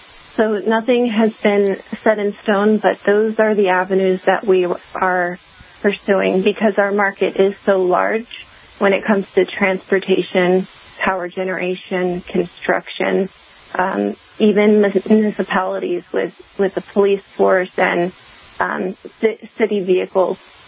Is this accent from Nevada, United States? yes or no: no; Maryland, United States; moved away as an adult; now in Carlsbad, United States; I grew up in Calvert County, Maryland, and decided one day I was just going to pack all my things and drive across country.